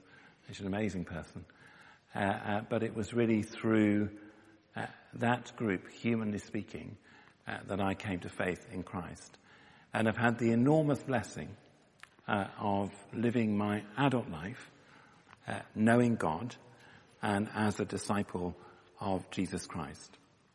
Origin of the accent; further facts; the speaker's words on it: Halifax, Yorkshire and the Humber, United Kingdom; first and foremost a Christian and a child of God. I was born in Halifax in West Yorkshire and brought up there. And I am part of the generation in Halifax which was sent rather than taken to church.